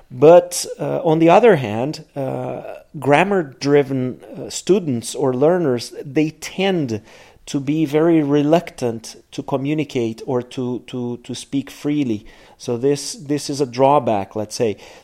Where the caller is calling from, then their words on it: Porto Alegre, Rio Grande do Sul, Brazil; I'm speaking from Porto Alegre. It's pretty hot here in Porto Alegre